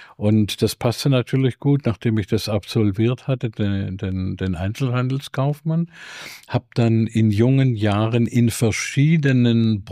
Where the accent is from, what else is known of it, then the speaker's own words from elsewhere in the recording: South Germany, Germany; moved away as an adult; dann bin ich aus Süddeutschland nach Hamburg gegangen